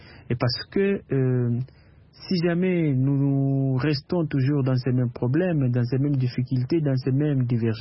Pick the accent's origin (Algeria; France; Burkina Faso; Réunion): Burkina Faso; ici chez nous en Afrique. Et particulièrement au Burkina Faso